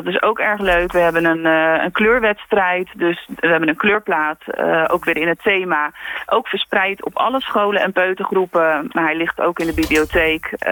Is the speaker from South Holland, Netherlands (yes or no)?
yes; Krimpen aan den IJssel, South Holland, Netherlands; Ja, ik kom zelf uit Krimpen aan de IJssel.